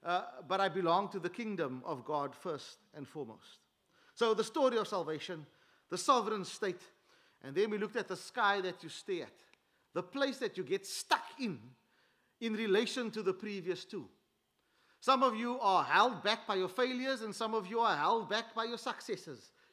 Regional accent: South Africa; And so that settles this idea that I am South African first, or whatever my ethnicity might be.

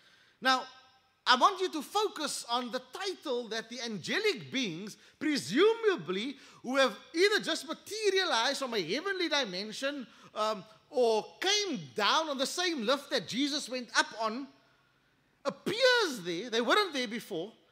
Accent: Athlone, Westmeath, Ireland; I'm a product. I'm a man from Galilee. I grew up just down the road in Athlone.

